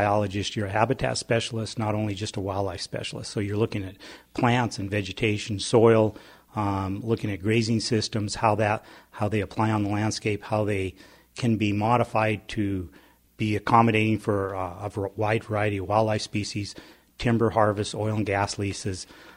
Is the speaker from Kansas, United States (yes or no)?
no; Butte, Montana, United States; That came from growing up in Butte.